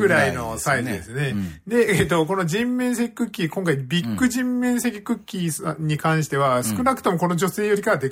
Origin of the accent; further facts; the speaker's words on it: Kitakyushu, Fukuoka, Japan; 僕北九州出身なのでですね、子供の頃よく父親の趣味で見に行きましたけども